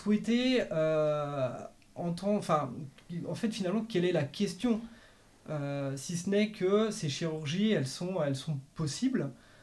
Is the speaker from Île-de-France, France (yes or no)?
no; Le Mans, Pays de la Loire, France; Et moi, du Mans.